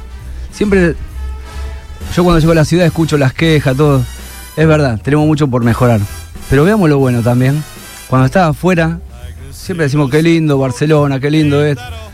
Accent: Rosario, Santa Fe, Argentina; pues nos toca como sociedad, como rosarinos, claro.

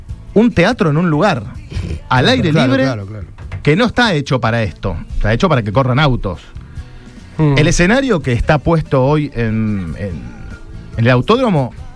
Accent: Rosario, Santa Fe, Argentina; Digo, nosotros como rosarinos, a todos nos encantaría

